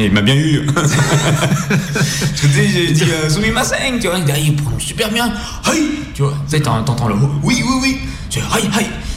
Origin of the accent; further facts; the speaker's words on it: Saint-Étienne, Auvergne-Rhône-Alpes, France; moved away as an adult; now in Paris, France; Je suis né à Saint-Étienne, donc c'est pour ça que voilà, j'ai vécu à Saint-Étienne jusqu'à mes 18 ans.